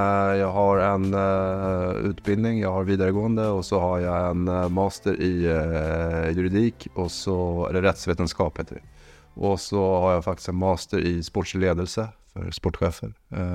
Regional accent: Sweden; Jag är svensk så...

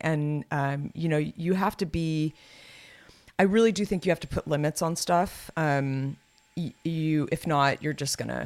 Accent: Los Gatos, California, United States; I have been wooed down to Los Gatos, my hometown, next week for a kind of a little high school reunion

